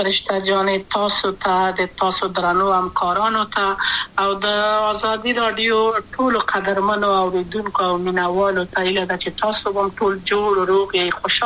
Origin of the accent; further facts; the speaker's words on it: Kabul, Afghanistan; also born or lived in Maidan Wardak; د پلار می د وردګو ولایت خلګنس چې کېدلې د کابل په تختپل سیمه کې یم او لویا شویم کابل که یم